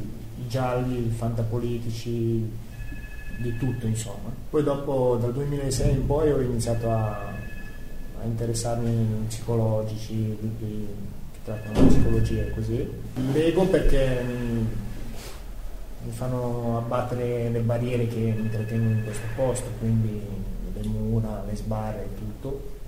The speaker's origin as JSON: {"language": "Italian", "country": "Croatia", "second_language": "Italian", "said": "Vengo dalla Croazia"}